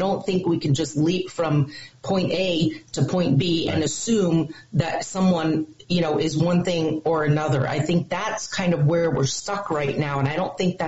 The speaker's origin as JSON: {"language": "English", "region": "New Jersey", "country": "United States", "tie": "born or raised there", "said": "Yeah, well, my family's are Mets fans, too, so I grew up in New Jersey, and so, nice."}